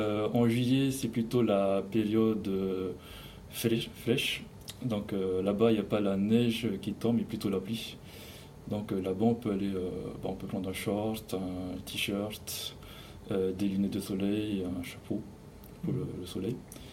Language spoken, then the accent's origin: French; Windward Islands, French Polynesia; Alors, moi, je suis originaire de Tahiti, l'île principale. Mes parents sont originaires des îles. Donc, la famille de ma mère est originaire de Raiatea. Et mon père de Huahine.